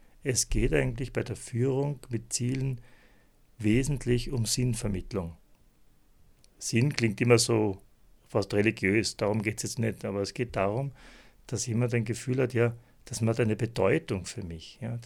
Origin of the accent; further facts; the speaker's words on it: Austria; oder bei uns in Österreich würde man sagen, den Portier